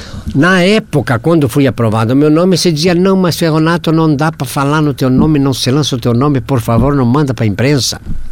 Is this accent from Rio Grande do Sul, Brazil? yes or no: yes; Arvorezinha, Rio Grande do Sul, Brazil; eu me criei em Arvorezinha, lá perto de Campos Borges